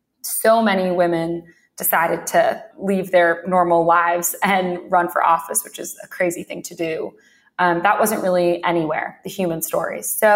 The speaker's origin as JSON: {"language": "English", "town": "Greensboro", "region": "North Carolina", "country": "United States", "tie": "born or raised there", "said": "Sure. I grew up in North Carolina, at Greensboro, North Carolina."}